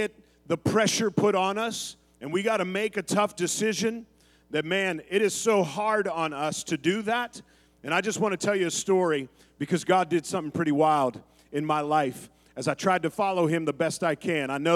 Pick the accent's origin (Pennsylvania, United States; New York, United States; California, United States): Pennsylvania, United States; Pittsburgh; We both born and raised in Pittsburgh. We grew up. She's the east side. I grew up Beaver County with Ben.